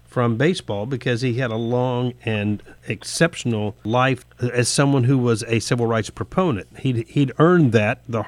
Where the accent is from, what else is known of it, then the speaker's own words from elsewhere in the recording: Daytona Beach, Florida, United States; I grew up in Daytona Beach, and in Daytona Beach, they make a big thing about how proud they were that Jackie Robinson played there